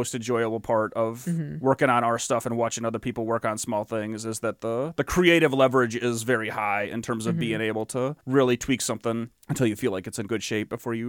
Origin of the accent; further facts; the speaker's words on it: Michigan, United States; we're from the Southeast Michigan area.